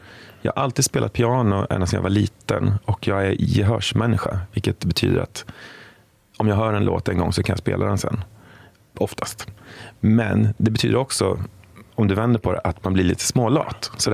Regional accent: Västra Götaland County, Sweden; born there; Och jag är född utanför Borås.

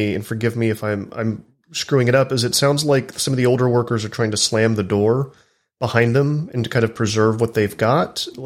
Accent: Texas, United States; So I'm from Texas. I still live in the South.

